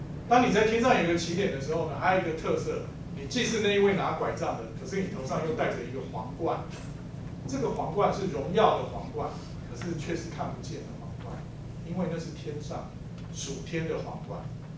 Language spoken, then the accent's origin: Chinese; Taiwan; 例如说，我从台湾过来，